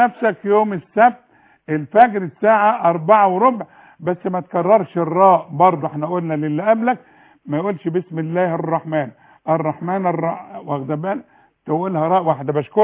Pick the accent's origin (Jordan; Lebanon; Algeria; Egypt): Egypt; Sharqia Governorate; انا بحب الشرقية لان انا شرقاوي